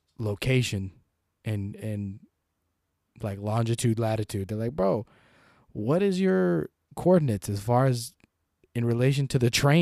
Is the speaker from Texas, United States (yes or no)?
no; Brooklyn, New York, United States; I'm from Brooklyn.